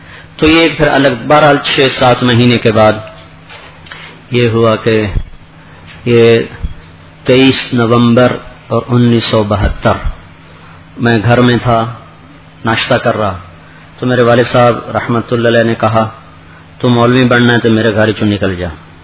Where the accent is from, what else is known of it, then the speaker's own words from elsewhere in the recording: Punjab, Pakistan; also born or lived in Lahore; میرا یہیں علاقہ قریب ہے, تلمبا آپ کے قریب ہے, اس کے قریب ہمارا گاؤں ہے.